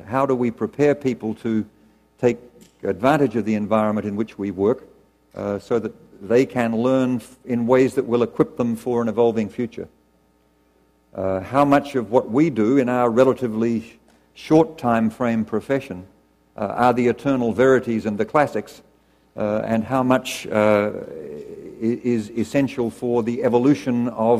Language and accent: English; Australia; moved away as an adult; now in Los Angeles, United States; As you can tell from my accent, I don't come from around here originally. Like many of you, I was attracted to the University of California from somewhere else. In my case, that somewhere else was Australia, and I came to UCLA in 1975